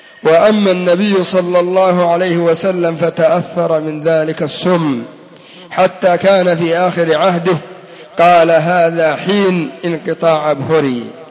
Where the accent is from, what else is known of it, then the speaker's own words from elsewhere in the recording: Yemen; وأما الحال عندنا في اليمن لما كان الأمن ضعيفا والسواحل مفتوحة